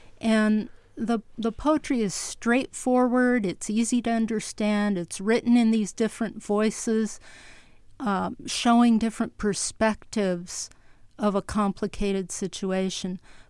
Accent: Los Angeles, California, United States; Well, I grew up in the neighborhood where it happened. I grew up in Northeast Los Angeles, not far from the armory

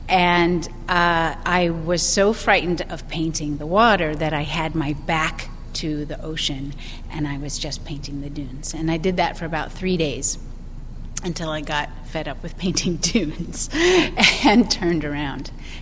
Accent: California, United States; Even though I grew up in California and I grew up on the coast, I was always afraid of painting water.

